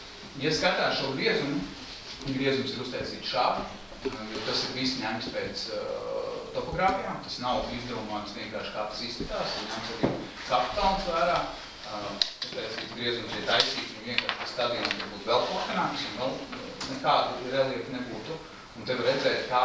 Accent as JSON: {"language": "Latvian", "town": "Tukums", "region": "Tukums Municipality", "country": "Latvia", "tie": "born or raised there", "said": "Es esmu pats tukumnieks, dzimis Tukumā. Es dzimītā un pavadīju šeit vēlāko dzīves daļu."}